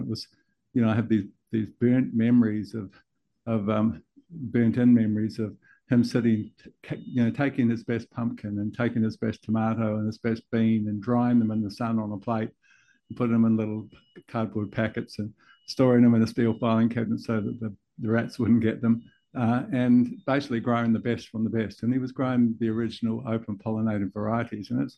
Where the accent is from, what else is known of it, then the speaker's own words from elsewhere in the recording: New Zealand; now in Australia; I came from New Zealand originally. I've been in Australia for the last 35 years, and I have an Australian grandfather, so I was sort of part of both.